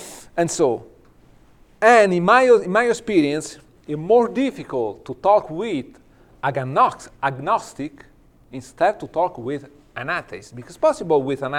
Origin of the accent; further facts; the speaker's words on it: Rome, Lazio, Italy; English is a second language; This is Rome. I suppose that most of you have been there or not, come to visit us. I grew up in the Colosseum area and downtown Rome.